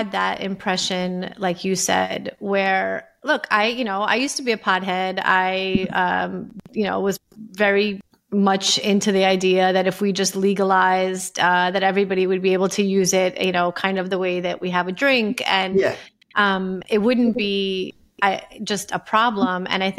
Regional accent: New York, United States; No, it wasn't. I grew up in New York. No, it was not.

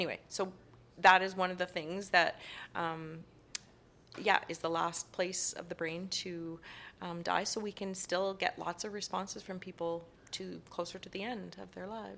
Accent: Saskatchewan, Canada; Because my summer jobs were in my hometown, working in their nursing home.

